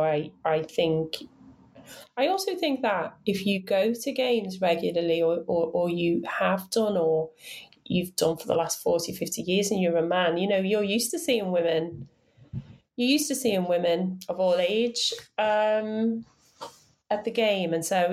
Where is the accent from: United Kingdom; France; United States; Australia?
United Kingdom; Liverpool, North West England; I'm not from North Liverpool, where Anfield is. I'm from South Liverpool, so Wavertree. So it's like Smithdown Road, which is kind of an iconic road.